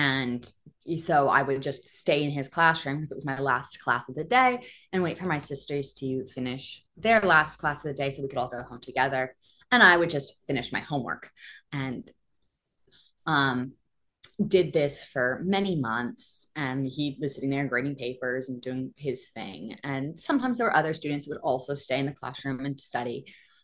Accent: Pomeroy, Washington, United States; I'm originally from Pomeroy, Washington, which is a little tiny town outside of the Lewiston-Clarkston Valley.

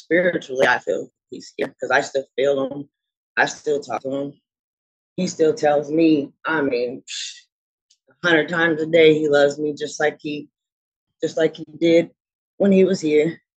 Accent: Portland, Oregon, United States; I'm born and raised in Portland. I'm 42 years old.

